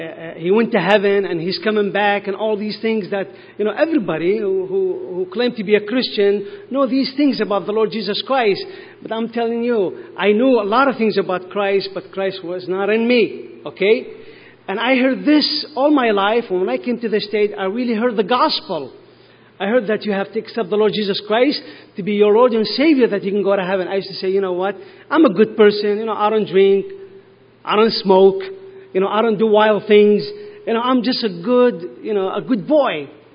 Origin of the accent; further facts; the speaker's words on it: Baghdad, Baghdad Governorate, Iraq; now in United States; I grew up in Baghdad. I was born and raised in Baghdad, Iraq. And as a young boy, I used to dream to come to America.